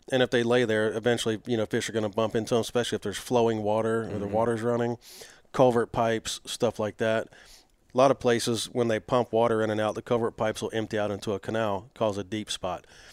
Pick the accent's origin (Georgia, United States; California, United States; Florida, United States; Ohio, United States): Florida, United States; Man, it's changed a lot. This place is getting developed, especially our coastlines.